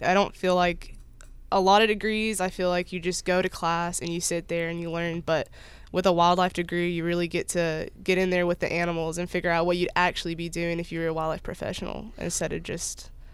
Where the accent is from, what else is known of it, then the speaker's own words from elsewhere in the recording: Garland, Texas, United States; No, I'm a city girl. I'm from Garland, Texas, which is right near Dallas.